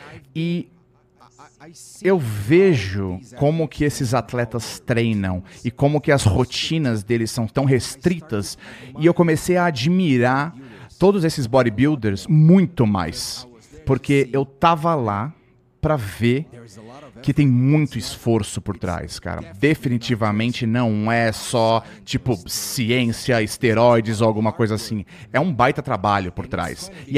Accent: Brazil; Eu sou brasileiro, ele é meu chegado.

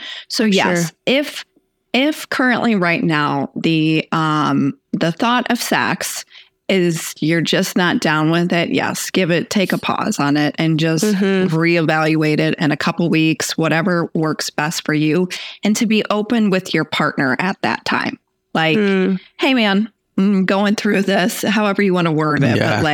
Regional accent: Texas, United States; born there; I don't know if that's because I was born in Texas.

